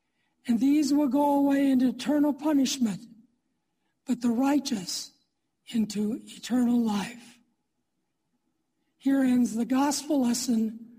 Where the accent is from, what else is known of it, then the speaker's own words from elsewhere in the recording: Platteville, Wisconsin, United States; when I was growing up in the Platteville area. It was in the 1950s.